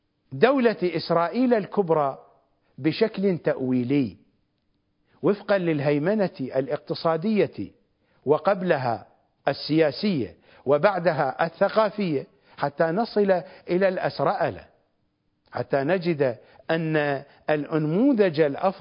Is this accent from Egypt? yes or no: no; Iraq; مثلما دخل الأكراد عندنا في العراق في التطبيع منذ زمان بعيد.